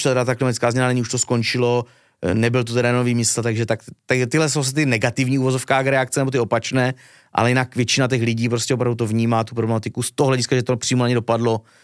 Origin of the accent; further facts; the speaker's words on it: South Moravian Region, Czechia; Třeba 19. století bylo i tady třeba u nás na Jižní Moravě